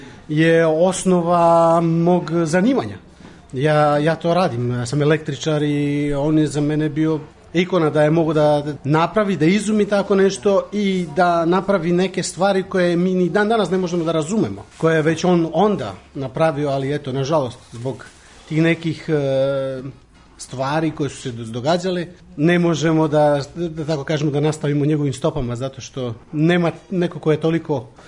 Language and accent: Serbian; Kladovo, Bor District, Serbia; moved away as an adult; now in Frederiksværk, Denmark; Odrastao sam u Srbiji, u Kladovu, i onda sam sa 21 godinu došao za Dansku.